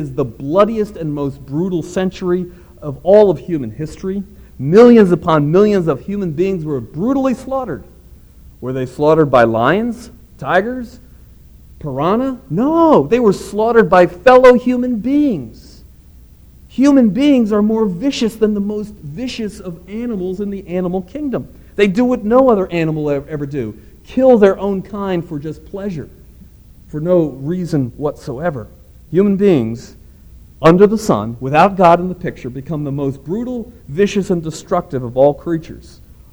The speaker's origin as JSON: {"language": "English", "town": "Princeton", "region": "New Jersey", "country": "United States", "tie": "born or raised there", "said": "Just outside my hometown of Princeton, New Jersey, is a medical research lab"}